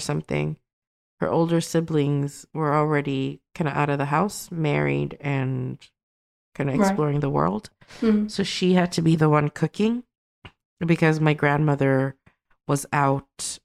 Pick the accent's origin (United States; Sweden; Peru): Sweden; I grew up in Sweden.